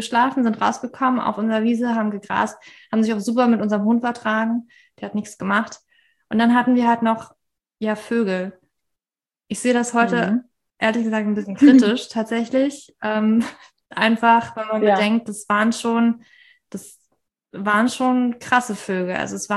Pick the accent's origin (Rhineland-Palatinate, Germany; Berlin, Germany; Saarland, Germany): Berlin, Germany; born there; Leute, ich bin eigentlich nicht in Berlin aufgewachsen. Ich bin nicht aus Berlin. Ich bin in Berlin geboren.